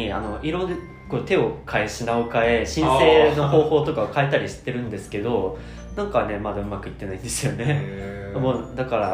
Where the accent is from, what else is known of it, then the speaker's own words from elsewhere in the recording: Saitama, Japan; also born or lived in Tokyo; まあずっと出身は埼玉で、学校とか東京だったので、まあ、ずっとその関東圏内でしか生活がしたことがないということで